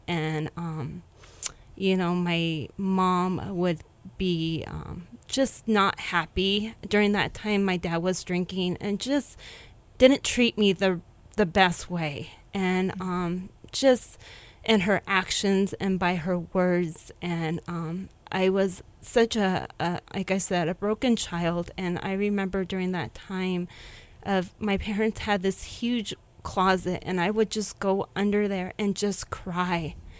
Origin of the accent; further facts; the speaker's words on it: Paramount, California, United States; I grew up in California. I was born in Hawthorne, California. I was raised in Paramount, California.